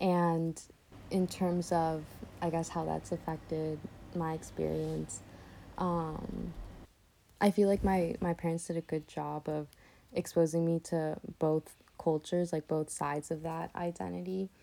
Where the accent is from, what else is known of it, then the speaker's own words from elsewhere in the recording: California, United States; I'm from Southern California.